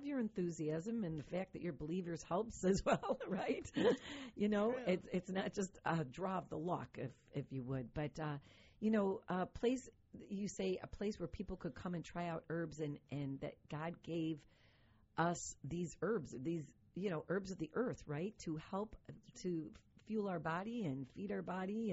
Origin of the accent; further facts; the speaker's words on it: North Tonawanda, New York, United States; I grew up in North Tonawanda. I went to school at North Tonawanda Senior High.